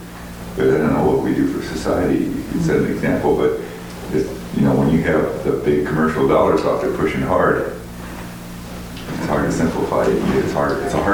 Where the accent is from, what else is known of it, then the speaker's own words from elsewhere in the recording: Ephrata, Washington, United States; from Ephrata.